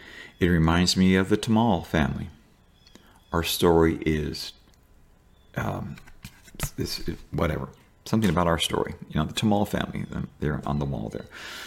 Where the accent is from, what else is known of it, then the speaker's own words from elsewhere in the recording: United States; born there; I have no shame for being an American, for living here.